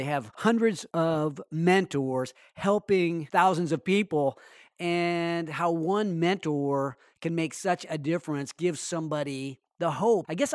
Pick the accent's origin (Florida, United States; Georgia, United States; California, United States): California, United States; Sacramento; You know what? Not in my hometown. Failure is not an option. I think if the business community, the business leaders of Sacramento come together, we can reverse that.